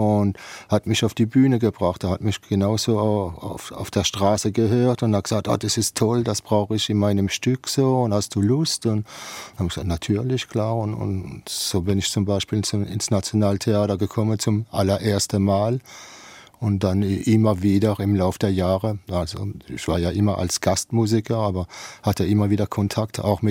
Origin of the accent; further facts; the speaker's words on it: Grand Est, France; als Elsässer habe ich einfach gedacht, ich nehme jetzt einfach aus der beiden Kulturen, französische und deutsche, die Hymne